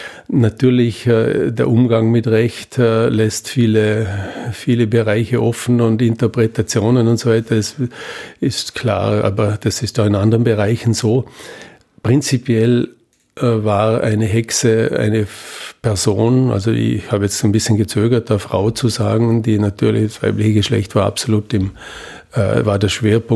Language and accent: German; Vorarlberg, Austria; ich komme aus Vorarlberg.